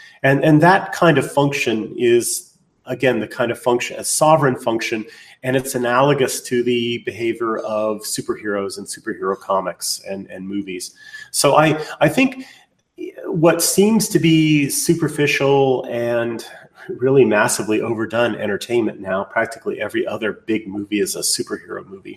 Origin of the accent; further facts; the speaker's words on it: United States; And, you know, I, being an American, being patriotic, I feel duty bound, for instance, to try and save my society from catastrophe.